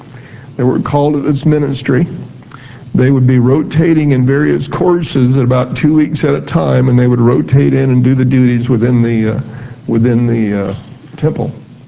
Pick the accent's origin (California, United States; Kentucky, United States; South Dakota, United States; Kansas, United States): Kansas, United States; And he had a farm in Kansas. I'm from Kansas, a little farm there, farm community, and near Wichita.